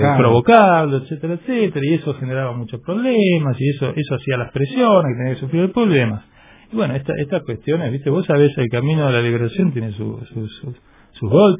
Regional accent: Argentina; No, yo soy argentino igual, ¿no?

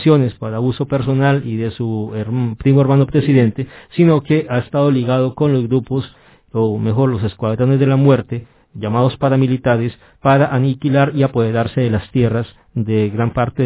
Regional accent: Colombia; para muchos de nosotros como colombianos

